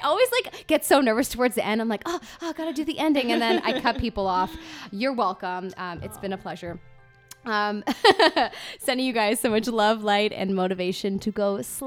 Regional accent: Ireland; Well, I am Irish.

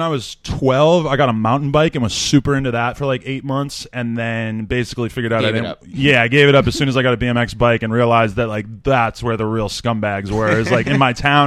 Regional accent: Nashua, New Hampshire, United States; Well, I'm from Nashua, New Hampshire, which is about 30 minutes outside Boston.

